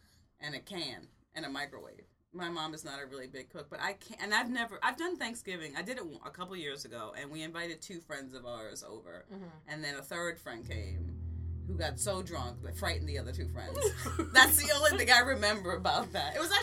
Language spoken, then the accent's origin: English; the South, United States; And I'm technically from the South.